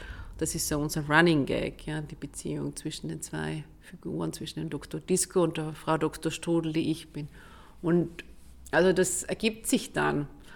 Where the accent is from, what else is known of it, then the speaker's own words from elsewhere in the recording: Trentino-Alto Adige, Italy; moved away as an adult; now in Vienna, Austria; man hört es vielleicht, ich bin Südtirolerin und bin schon vor jetzt fast 30 Jahren nach Wien gekommen, um Psychologie zu studieren.